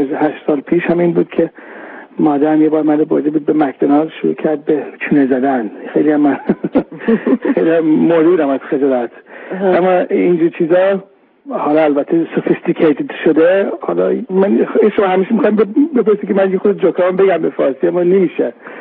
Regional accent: London, United Kingdom; من یه بچه ایرانی هستم که بچه متولد لندنم دیگه، من اینجا بزرگ تو انگلستان بزرگ شدم

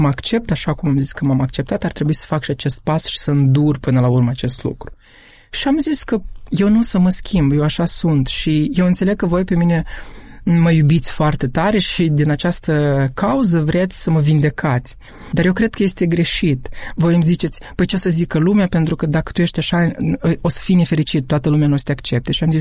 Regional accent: Moldova; Ba nu, suntem aici, trăim aici, ne-am născut aici.

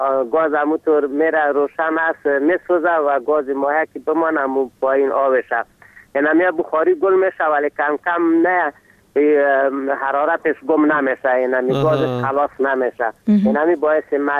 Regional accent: Afghanistan; افغان هستم، از غربم به تماس شدیم

